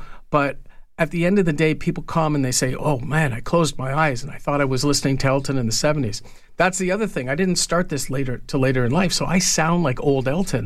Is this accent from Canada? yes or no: yes; Mississauga, Ontario, Canada; I grew up in Mississauga